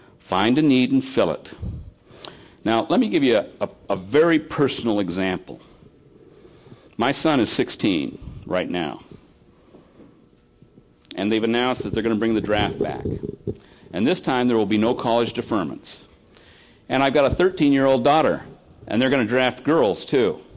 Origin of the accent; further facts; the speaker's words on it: United States; I was born and raised here. I'm an American. I grew up in the 50s.